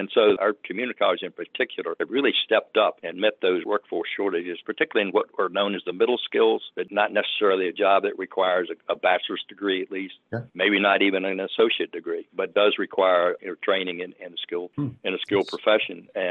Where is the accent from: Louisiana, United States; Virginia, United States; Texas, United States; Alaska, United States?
Virginia, United States; Hopewell; I grew up in Hopewell, a business community, industry community, not too far from here.